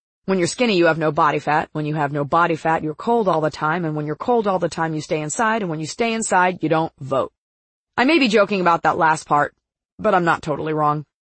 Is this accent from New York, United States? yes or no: no; Texas, United States; When I was growing up in Texas and playing lacrosse in high school